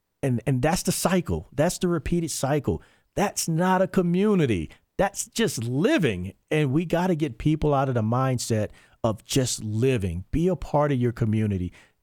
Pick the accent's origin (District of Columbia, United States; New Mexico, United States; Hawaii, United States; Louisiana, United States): Louisiana, United States; born there; I was born in Louisiana.